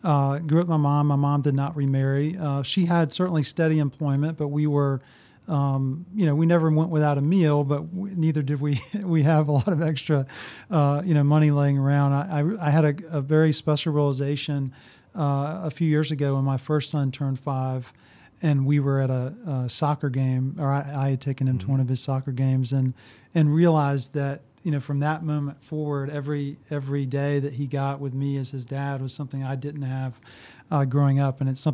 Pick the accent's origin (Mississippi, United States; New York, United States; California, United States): Mississippi, United States; Jackson; Also, you know, I grew up in the Jackson area in Mississippi.